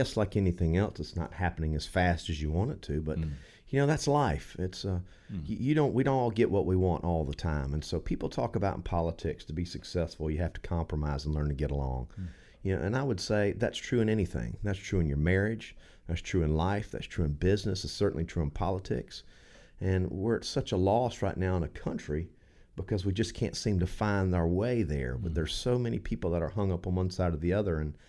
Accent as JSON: {"language": "English", "town": "Monticello", "region": "Florida", "country": "United States", "said": "I'm from Monticello. I've been there most of my life. I can't say all my life because I'm not dead yet."}